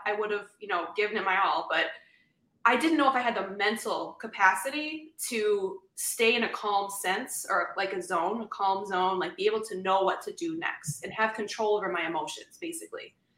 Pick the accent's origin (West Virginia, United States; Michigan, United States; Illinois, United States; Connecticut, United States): Illinois, United States; Chicago; I mean, I grew up in Chicago. It wasn't New York, but it's a city.